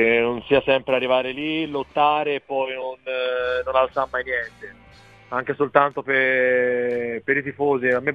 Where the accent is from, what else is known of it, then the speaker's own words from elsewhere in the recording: Florence, Tuscany, Italy; da fiorentino ti dico che siamo abituati